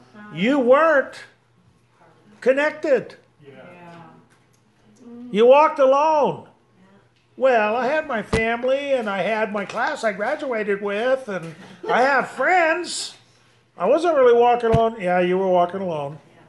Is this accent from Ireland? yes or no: yes; Ireland; from Ireland. I was Irishman.